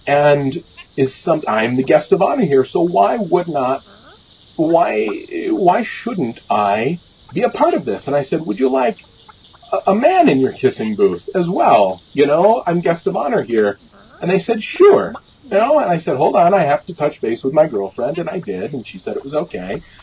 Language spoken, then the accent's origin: English; Midwest, United States; I don't like to say that I'm from the Midwest.